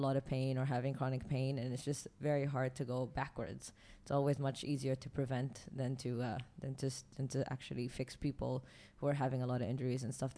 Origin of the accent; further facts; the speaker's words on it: Abu Dhabi, United Arab Emirates; also born or lived in Canada; I grew up in Abu Dhabi and there were no chiropractors when I was growing up. So I was actually subjected to it when I lived in Canada for a short period of time.